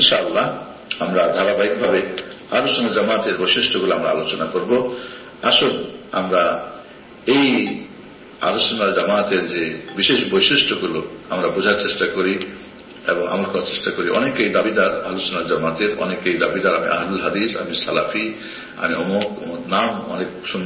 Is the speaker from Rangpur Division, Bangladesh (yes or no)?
yes; Dinajpur, Rangpur Division, Bangladesh; আমার দেশের বাড়ি দিনাজপুর।